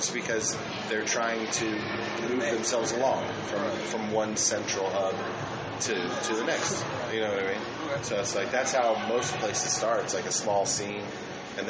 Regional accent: Huntsville, Alabama, United States; I'm from Huntsville, Alabama, and Huntsville is very similar to Memphis in that it's a progressive city.

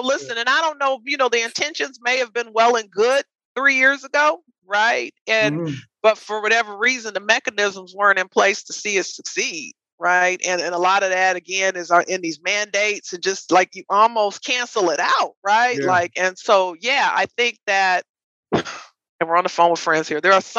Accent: Los Angeles, California, United States; I'm from South LA originally, it's a South LA colloquialism

